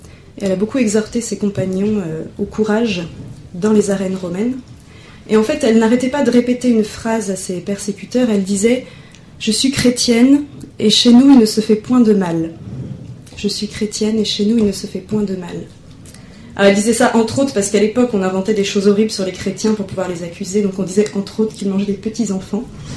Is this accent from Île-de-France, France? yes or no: no; Lyon, Auvergne-Rhône-Alpes, France; Moi, donc, je suis lyonnaise